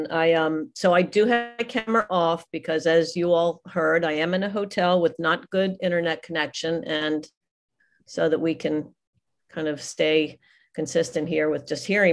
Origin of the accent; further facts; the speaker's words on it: Miami, Florida, United States; Then at that point I started to chair meetings in my hometown, which is Miami